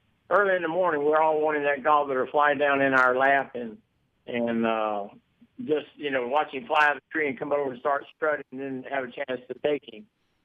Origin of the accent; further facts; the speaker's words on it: Florida, United States; moved away as an adult; I grew up in Florida, and he was a Daniel Boone of Florida.